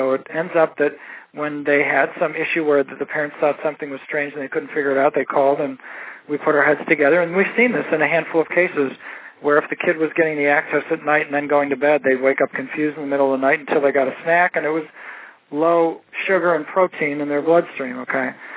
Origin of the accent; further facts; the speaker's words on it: Cleveland, Ohio, United States; A lot of it came out of Cleveland, my hometown